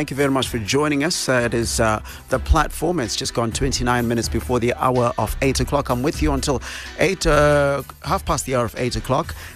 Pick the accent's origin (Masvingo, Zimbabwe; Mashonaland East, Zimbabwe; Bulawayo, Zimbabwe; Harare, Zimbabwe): Bulawayo, Zimbabwe; Abulaya, my hometown, 106.7